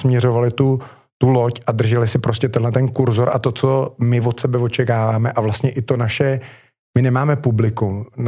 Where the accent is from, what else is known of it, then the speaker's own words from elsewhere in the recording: Plzeň, Plzeň Region, Czechia; Já to vždycky hrozně rád přirovnávám, protože jsem Plzeňák